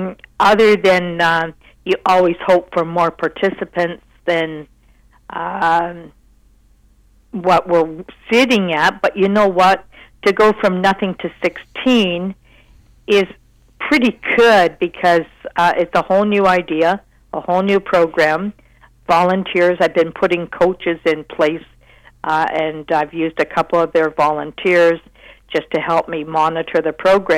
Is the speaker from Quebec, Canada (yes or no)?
no; Brampton, Ontario, Canada; I'm from the Brampton area, and we had a program going for 30-some years down there.